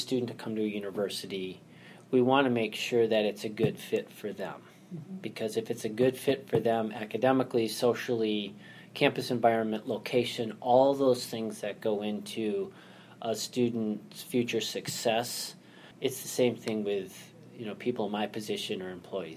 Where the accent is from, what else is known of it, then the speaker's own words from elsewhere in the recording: Colorado, United States; I came from Colorado, so when I use terms like cool and funky and eclectic, when you live in mountain communities